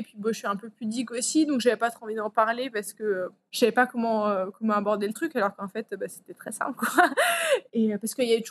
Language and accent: French; Italy; French is a second language; je rentre chez moi en Italie